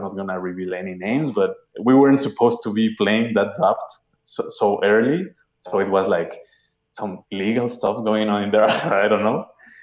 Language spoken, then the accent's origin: English; Mexico City, Mexico; Oh, I'm from Mexico City.